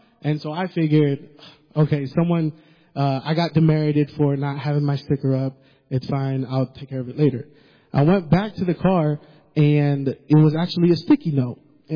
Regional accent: the South, United States; We're from the South, so he said, buddy, let me just tell you this.

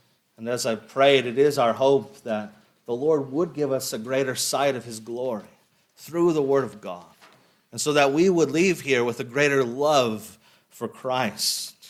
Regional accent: United States; I'm an American. I'm going to pronounce it as controversy.

